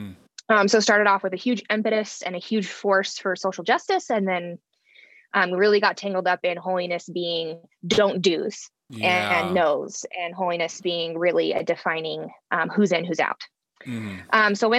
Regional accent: Idaho, United States; So kind of grew up in this beautiful mountain valley, river valley town.

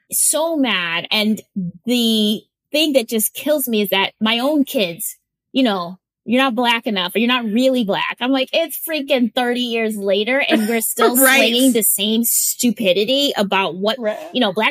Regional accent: Wisconsin, United States; And you have to understand, again, growing up in Wisconsin, I never, ever, ever had a Black teacher.

